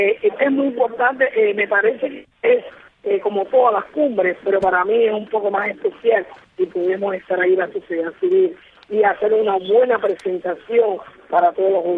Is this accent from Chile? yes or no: no; Cuba; tenemos que agradecerle mucho a los exiliados cubanos, que son tan cubanos como nosotros